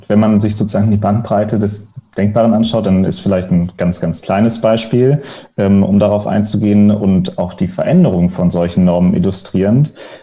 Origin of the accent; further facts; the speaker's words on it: Japan; ich bin im Ausland aufgewachsen, in Japan in dem Fall sicherlich eine ganz andere Kultur